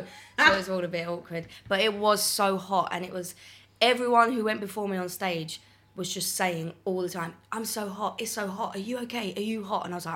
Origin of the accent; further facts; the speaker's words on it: East of England, United Kingdom; Grew up in Essex.